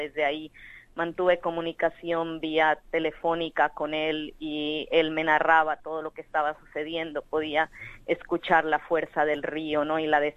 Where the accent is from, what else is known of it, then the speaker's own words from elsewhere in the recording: Mocoa, Putumayo, Colombia; moved away as an adult; now in Australia; Bueno, soy oriunda de Mocoa, nací y crecí en Mocoa y hasta que tuve los 28 años antes de venir para Australia